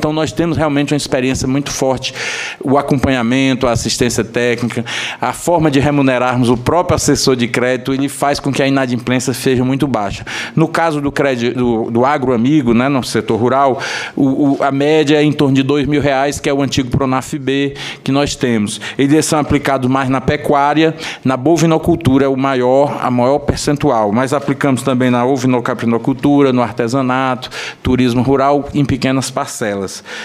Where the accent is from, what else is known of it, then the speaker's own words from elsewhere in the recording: Northeast Region, Brazil; Nós que somos nordestinos